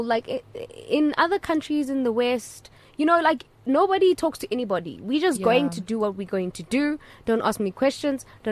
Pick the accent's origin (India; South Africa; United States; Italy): South Africa; being South African and having that citizenship